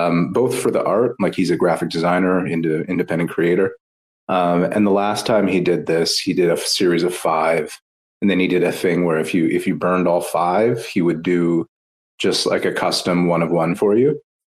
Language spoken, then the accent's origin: English; Canada; I'm Canadian